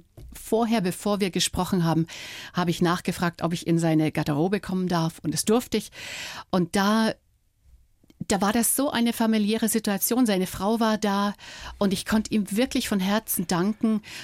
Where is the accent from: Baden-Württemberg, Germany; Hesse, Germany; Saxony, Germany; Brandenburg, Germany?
Saxony, Germany; Dresden; Wir sind auch beispielsweise durch Dresden, durch meine Heimatstadt ganz, ganz langsam gefahren.